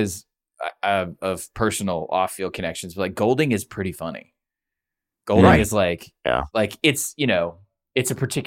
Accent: the South, United States; Once he found out I was from the South

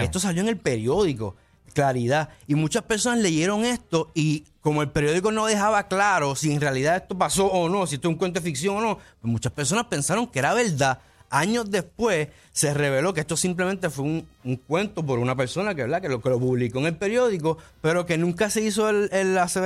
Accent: Puerto Rico; Y yo, pues como soy el hippie boricua, quiero un poquito atarlo a Puerto Rico

